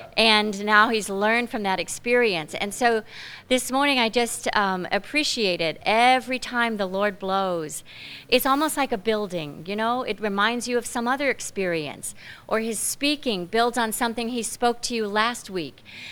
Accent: Florida, United States; You know, I grew up in South Florida, so before the storm, there was a special wind, but it was always warm.

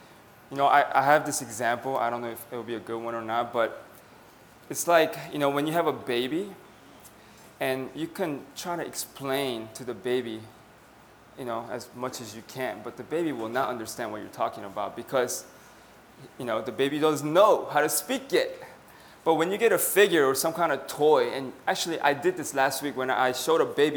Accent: Boston, Massachusetts, United States; Hi. I'm from Boston.

